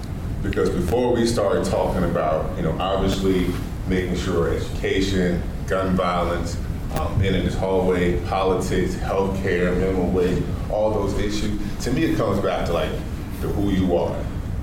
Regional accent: Norfolk, Virginia, United States; We're from Norfolk. So then when we moved to the city of Virginia Beach, I'm going to the same high school where my grandmother cleaned their houses.

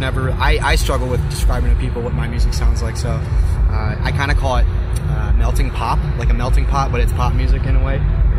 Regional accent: Detroit, Michigan, United States; I'm from Detroit.

